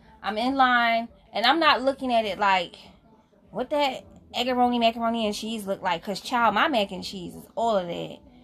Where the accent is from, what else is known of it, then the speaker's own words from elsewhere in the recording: Philadelphia, Pennsylvania, United States; I'm here from Philadelphia.